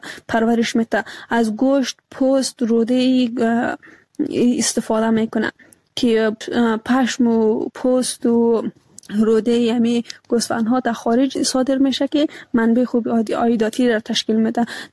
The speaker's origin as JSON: {"language": "Persian", "country": "Afghanistan", "said": "افغانستان ما همه ما افغان هستیم"}